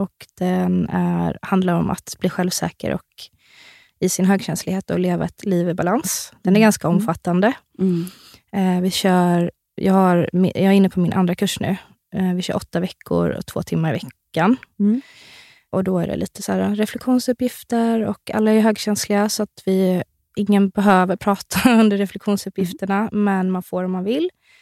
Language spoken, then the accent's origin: Swedish; Värnamo, Jönköping County, Sweden